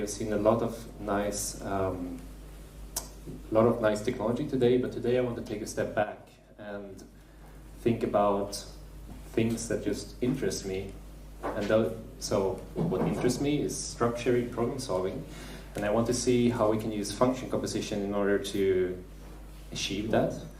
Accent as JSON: {"language": "English", "town": "Stockholm", "region": "Stockholm County", "country": "Sweden", "said": "This is my city. I'm from Stockholm in Sweden, you know, Venice of the North, very beautiful city."}